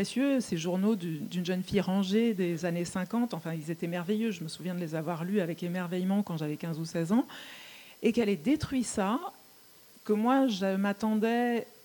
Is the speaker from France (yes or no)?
yes; Paris, Île-de-France, France; born there; je suis née à Paris quand ma mère avait 37 ans